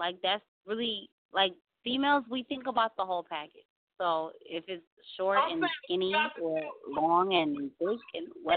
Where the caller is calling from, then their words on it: Orlando, Florida, United States; So I'm calling from Orlando, Florida.